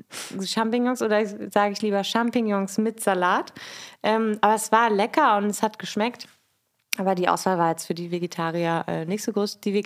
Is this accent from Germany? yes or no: yes; Erding, Bavaria, Germany; Ja, aus Erding.